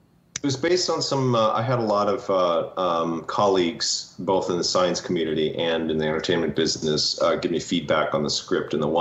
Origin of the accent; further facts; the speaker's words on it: Minnesota, United States; we grew up in Minnesota, and there was no entertainment business there really to speak of.